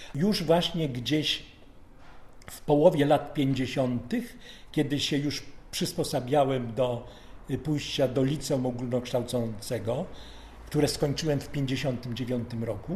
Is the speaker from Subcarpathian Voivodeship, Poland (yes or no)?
yes; Krosno, Subcarpathian Voivodeship, Poland; Pochodzę z ziemi krośnieńskiej na Podkarpaciu i w tym miasteczku, w którym się urodziłem, na przedmieściach Krosna